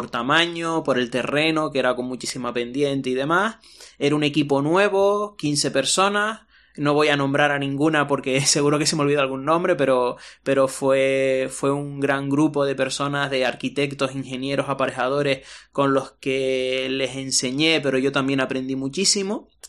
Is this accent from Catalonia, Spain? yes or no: no; Canary Islands, Spain; accent: Canarian; Soy natural de Tenerife, así que este acento que tengo no es porque sea andaluz o porque sea latino, es una mezcla de ambos, por decirlo así, que es el acento que tenemos los canarios